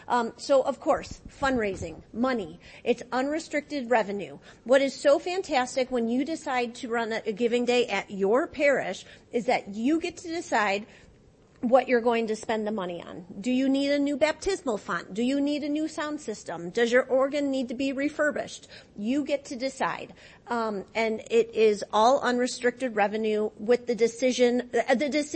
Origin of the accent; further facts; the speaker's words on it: Ohio, United States; I hail from Northeast Ohio.